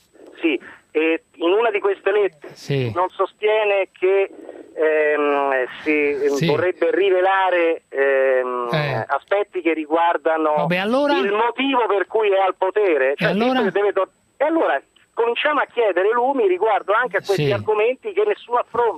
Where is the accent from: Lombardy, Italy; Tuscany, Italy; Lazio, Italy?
Lazio, Italy; Rome; Sono di Roma.